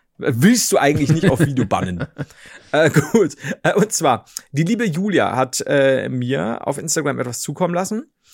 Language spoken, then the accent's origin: German; Saxony, Germany; Bei uns im Erzgebirge, wo ich aufgewachsen bin, in meinem Dorf gibt es ewig viele